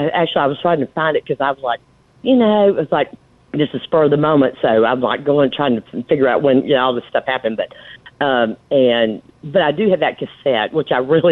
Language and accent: English; Georgia, United States; born there; So, but yeah, I'm in Savannah now. But I'm actually, you know, I was born in Georgia.